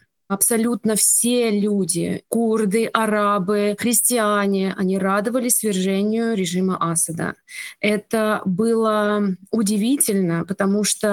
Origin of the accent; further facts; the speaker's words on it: Russia; now in Middle East; Я из России, работаю журналисткой